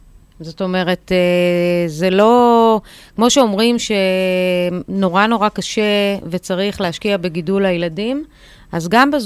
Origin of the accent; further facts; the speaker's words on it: Iran; בכל זאת אני פרסייה.